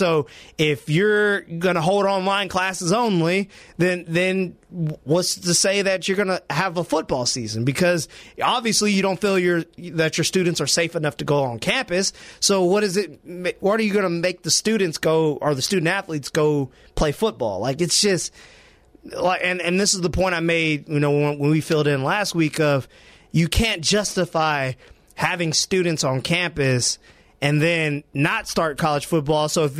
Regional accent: Tuscaloosa, Alabama, United States; I'm from Tuscaloosa. I live, you know, in Tuscaloosa. Went to high school and college there.

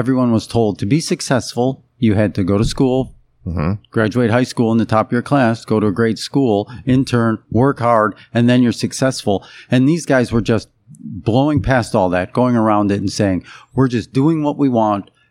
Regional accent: Chicago, Illinois, United States; Like, I grew up in Chicago

